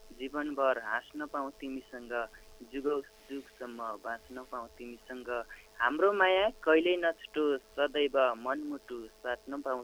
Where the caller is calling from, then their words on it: Malarani, Karnali Province, Nepal; मालारानीबाट